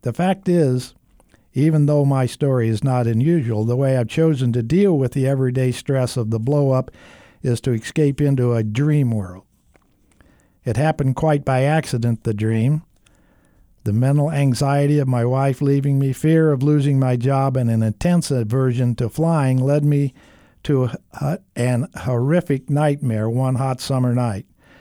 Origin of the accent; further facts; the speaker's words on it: Ohio, United States; Well, I was raised in the country in northwestern Ohio